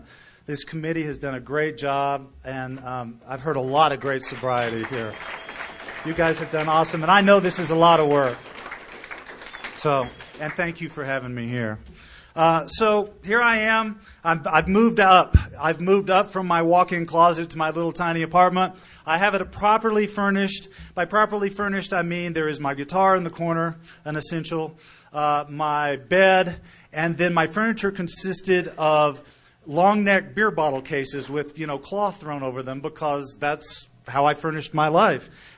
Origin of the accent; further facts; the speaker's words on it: Austin, Texas, United States; born there; It started in Texas. I was born in Austin, Texas.